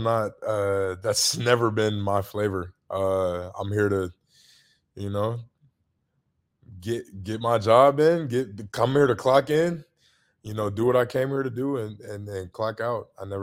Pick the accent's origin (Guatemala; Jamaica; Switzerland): Jamaica; I'm Jamaican, so a lot of people might not know what that is